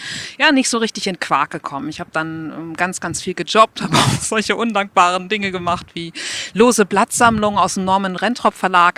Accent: Buchholz in der Nordheide, Lower Saxony, Germany; Ich bin heute 42 und habe so Mitte der 90er Abi gemacht. Ich bin aufgewachsen in Buchholz. Falls das jemand kennt, meistens kommt dann, ja, Buchholz in der Nordheide, ne?

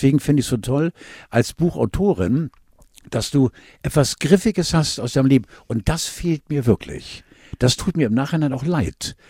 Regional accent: Northern Germany, Germany; Also wirklich als Norddeutscher mit blauen Augen.

